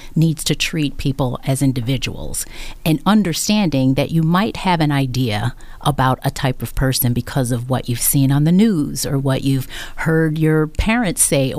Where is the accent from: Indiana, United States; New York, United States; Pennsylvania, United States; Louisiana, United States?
New York, United States; Williamsville; Born here. Yeah, I grew up in Williamsville, actually. But I've been in the Western New York area all my life.